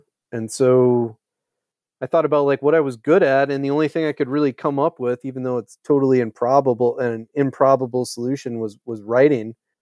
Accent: Eau Claire, Wisconsin, United States; I think it comes down to growing up in Eau Claire, Wisconsin

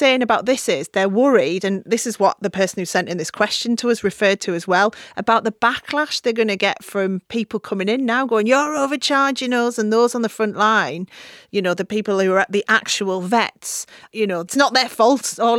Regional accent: Middlesbrough, North East England, United Kingdom; when I was growing up in Middlesbrough, the drugs sector was pretty booming, and so was the prostitution.

